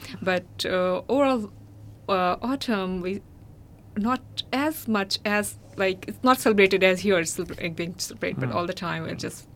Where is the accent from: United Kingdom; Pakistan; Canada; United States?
Pakistan; Khushab, Punjab; now in Lahore, Pakistan; I'm from Khushab. That is a city. Is maybe not well. You can say education is not good, but now I'm living in Lahore.